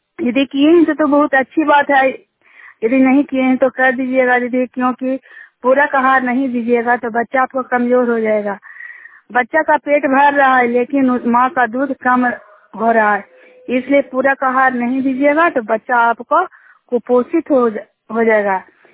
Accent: Juniyar, Bihar, India; Junior गांव के रहने वाली हूँ।

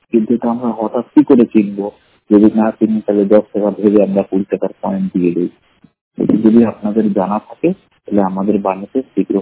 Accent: Allahabad, Uttar Pradesh, India; আমার বাড়ি হলো এলাহাবাদ।

